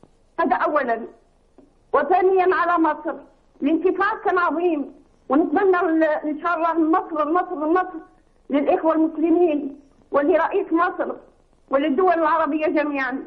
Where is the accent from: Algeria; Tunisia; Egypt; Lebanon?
Algeria; واحنا جزائريين نتألم مع كل دولة عربية